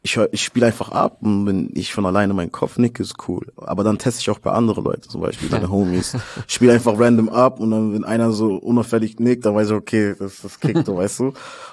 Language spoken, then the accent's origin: German; Karlsruhe, Baden-Württemberg, Germany; so bei uns in Karlsruhe, Nordstadt, gab es auch die Army Base und so, weißt du.